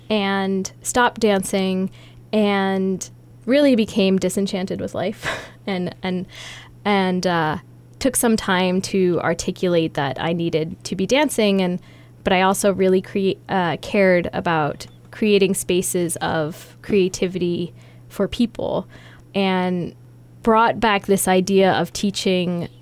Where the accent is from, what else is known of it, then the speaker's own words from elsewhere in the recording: Portugal; also born or lived in US East Coast; I was born on the East Coast. I also grew up in Portugal. My dad is Portuguese, and that is a big defining feature of who I am.